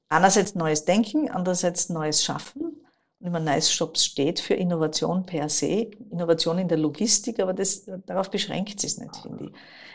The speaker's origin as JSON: {"language": "German", "region": "Styria", "country": "Austria", "said": "Wir sind aus der Südoststeiermark"}